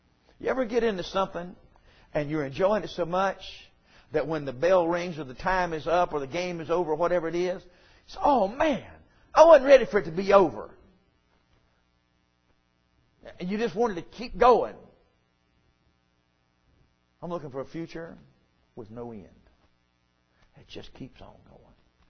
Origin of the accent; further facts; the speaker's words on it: the South, United States; born there; And God, let me be born here. That's a blessing. I was born in the South. That's just the goodness of God. I could have been a Yankee.